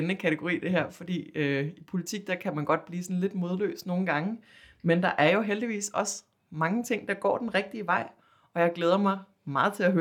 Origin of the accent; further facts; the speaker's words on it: Zealand, Denmark; Vi står i en situation, hvor i Region Sjælland, hvor jeg kommer fra og hvor jeg også bor nu